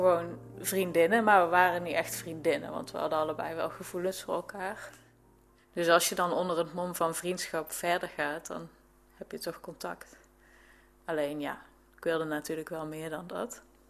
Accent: Eindhoven, North Brabant, Netherlands; born there; Ik ben geboren in Eindhoven. Toen zijn we wat vaker verhuisd met mijn ouders. Ik heb lang in Sonnenbrugge gewoond. En daarna ben ik eerst gaan studeren in Maastricht, later in Nijmegen. En inmiddels zijn we hier.

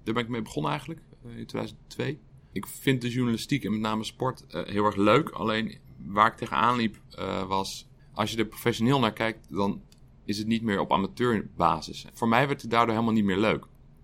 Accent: Utrecht, Netherlands; Ik ben geboren en getogen in Utrecht. Ik heb nooit een reden gevonden om hier een keer weg te moeten gaan, nog steeds niet.

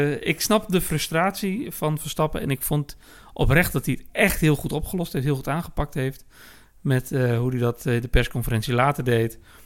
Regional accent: Netherlands; Nee, maar jongens, wij zijn allemaal, wij zijn Nederlander. Wij zijn vrij opgevoed in wat wij wel en niet kunnen zeggen.

